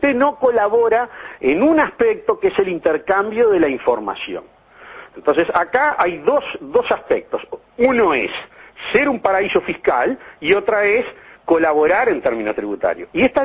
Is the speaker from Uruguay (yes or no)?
yes; Uruguay; y ahora hablo como uruguayo